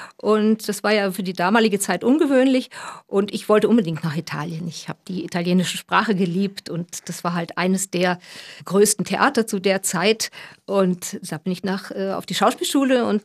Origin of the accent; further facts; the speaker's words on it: Essen, North Rhine-Westphalia, Germany; also born or lived in Wiesbaden / Stuttgart; ich bin in Wiesbaden geboren, in Essen und Stuttgart aufgewachsen. Ich komme aus einer Theaterfamilie.